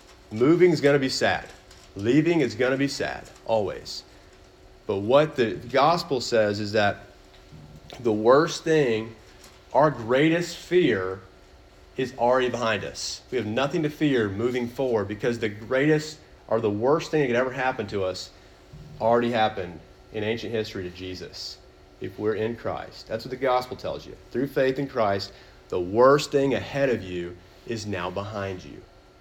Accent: Little Rock, Arkansas, United States; moved away as an adult; now in Knoxville, United States; when I was 18, I moved from Little Rock, Arkansas, Sherwood, Arkansas area to Dallas, Texas to go to college.

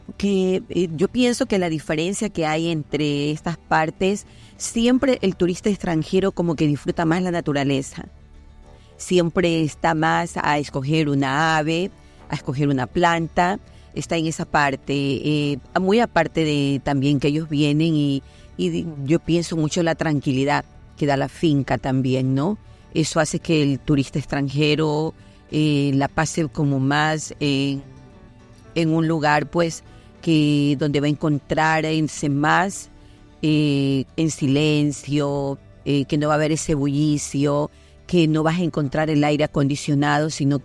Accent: Manabí, Ecuador; nosotros somos manabitas, entonces, bueno, es una de nuestras especialidades

